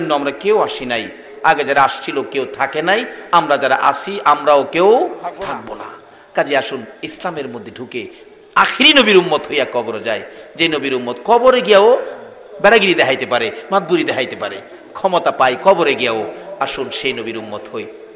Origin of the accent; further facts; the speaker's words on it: Ramnagar, Dhaka Division, Bangladesh; ওনার বাড়ি রামনগর গ্রাম, আমার গ্রাম।